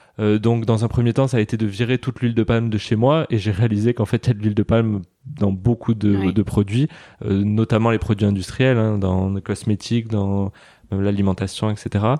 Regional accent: Canada; Mais du coup, j'ai grandi au Canada et je pense que ça m'a donné un autre regard aussi sur la nature.

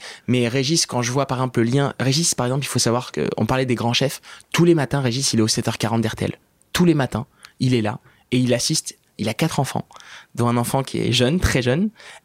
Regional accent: Algeria; je devais faire mon visa pour aller au Brésil, parce que je suis algérien, donc je devais avoir mon visa.

